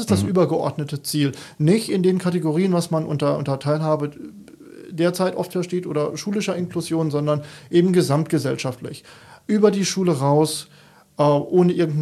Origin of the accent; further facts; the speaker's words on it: Saarland, Germany; born there; Ja, also ich komme gebürtig aus dem Saarpfalz-Kreis